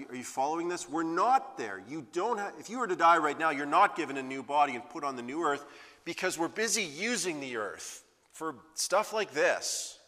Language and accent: English; Saskatchewan, Canada; I just want you to know I'm from Saskatchewan when I say this